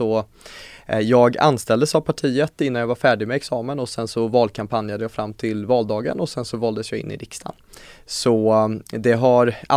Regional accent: Skövde, Västra Götaland County, Sweden; Jag valdes in som 18-åring i kommunfullmäktige hemma i Skövde 2014.

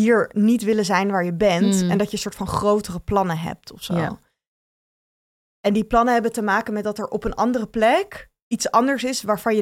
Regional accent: Bennekom, Gelderland, Netherlands; born there; ik ben in Bennekom geboren.

